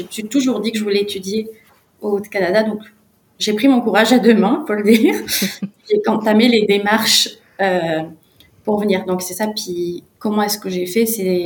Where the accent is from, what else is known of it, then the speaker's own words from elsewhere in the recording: France; moved away as an adult; Moi, je viens de France, donc je suis étudiante internationale ici.